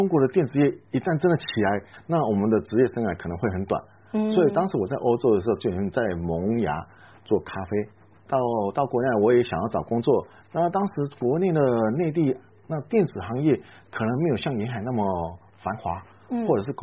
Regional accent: Yingge, New Taipei, Taiwan; now in Chongqing, China; 我是台湾新北市的莺歌，它是台湾的陶瓷像景德镇这地方。

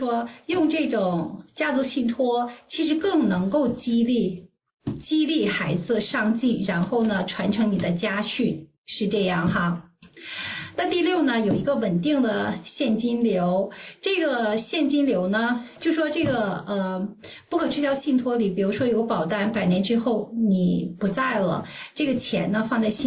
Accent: China; 我们中国人呢就是真是勤勤恳恳很勤劳

